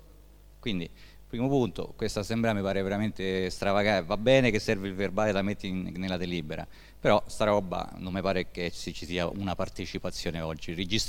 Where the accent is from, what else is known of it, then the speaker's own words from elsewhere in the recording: Rome, Lazio, Italy; io sono di Bravetta quindi la conosco molto bene